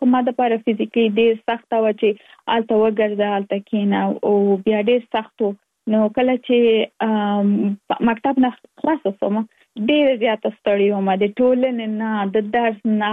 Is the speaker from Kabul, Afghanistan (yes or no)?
yes; Kabul, Afghanistan; moved away as an adult; now in Virginia, United States; زه اف کورس د افغانستان یم. په افغانستان کې زیږیدلې، لومړنۍ زده کړې مې په افغانستان په کابل کې ترسره کړې دي او وروسته لاغه تکا من ټول چې یو مسافر شوم په امریکا کې اوس په ورجینیا ایالت کې ژوند کوم.